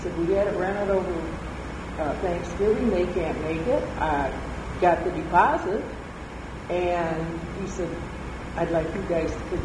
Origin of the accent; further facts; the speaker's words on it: Jackson, Michigan, United States; Well, we're both from Jackson.